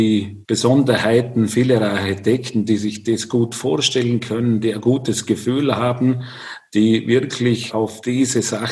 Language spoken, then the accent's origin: German; Vorarlberg, Austria; Natürlich ist es bei uns im Bregenzerwald der Hauptrohstoff, den wir verbauen.